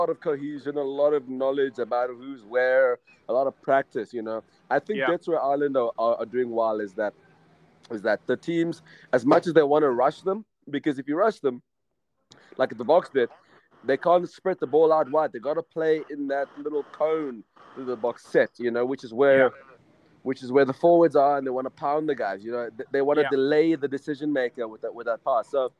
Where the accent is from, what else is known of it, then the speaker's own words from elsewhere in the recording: South Africa; But I know I'm a South African, and you got to help me with my bias here, okay?